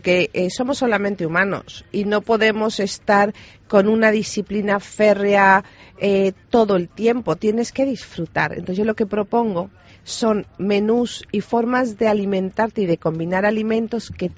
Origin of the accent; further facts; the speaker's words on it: Mexico; born there; also born or lived in United States / Europe; de ahí nacimos mi hermano y yo. Viví toda mi niñez y adolescencia pues entre México, Estados Unidos y Europa. Y ya de adulta pues estuve en México y ahora ya llevo 15 años en España.